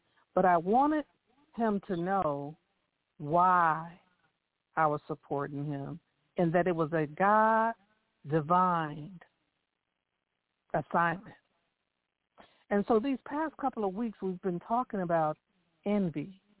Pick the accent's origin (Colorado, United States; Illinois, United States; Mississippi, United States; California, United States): Illinois, United States; Chicago; knew nothing about you other than you were a minority-owned business on the west side of Chicago, my hometown